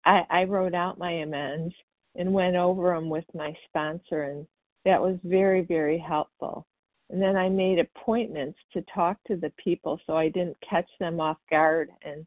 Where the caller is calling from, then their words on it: Wauconda, Illinois, United States; Hi, good morning, everybody. … from Wakanda, Illinois.